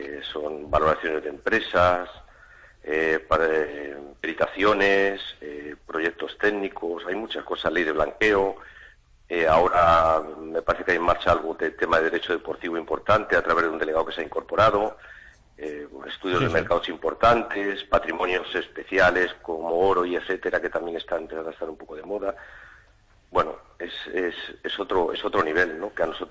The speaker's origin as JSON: {"language": "Spanish", "town": "Madrid", "region": "Community of Madrid", "country": "Spain", "moved": "as an adult", "said": "Yo vine aquí el año 90 de Madrid, como bien has dicho"}